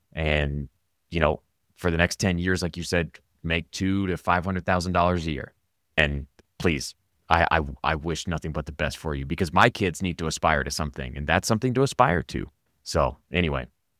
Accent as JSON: {"language": "English", "town": "Los Angeles", "region": "California", "country": "United States", "said": "Because I'm from Los Angeles, right? The Galaxy just never felt like home to me."}